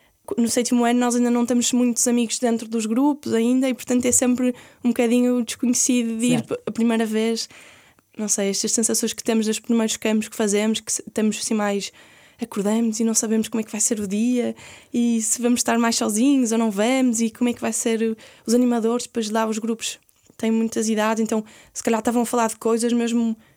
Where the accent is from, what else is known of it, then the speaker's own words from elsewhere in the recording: Porto, Portugal; Eu sou do Porto, sim.